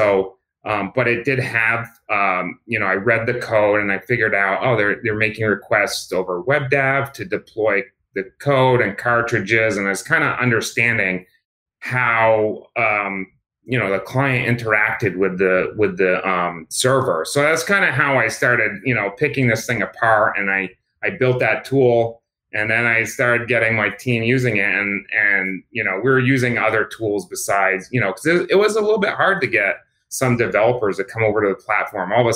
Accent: Vermont, United States; I'm from Vermont, and like, you know, as a brand I've been familiar with growing up.

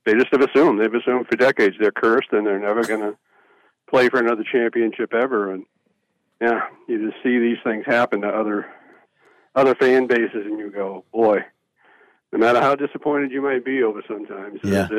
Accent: New England, United States; maybe it's just because I grew up in New England as a Giants fan, surrounded by Patriots fans.

